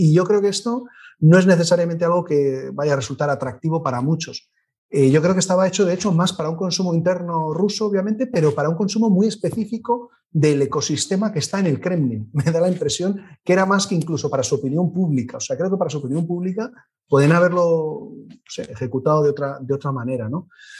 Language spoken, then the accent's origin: Spanish; Spain; desde luego, siendo español y en clave española